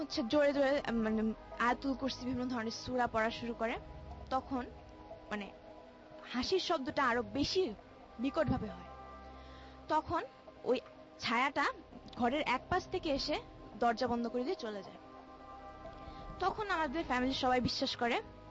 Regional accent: Savar, Dhaka Division, Bangladesh; আমি সাভার থেকে আসছি।

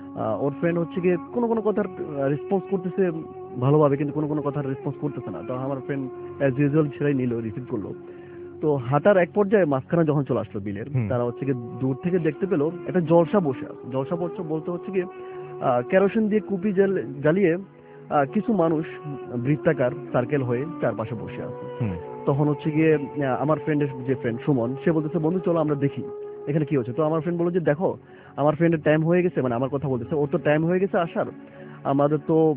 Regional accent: Dhaka, Dhaka Division, Bangladesh; জগন্নাথ ইউনিভার্সিটিতে সোশ্যাল ওয়ার্কে পড়ছি, আমি ঢাকা ওয়ারি থেকে আসছি।

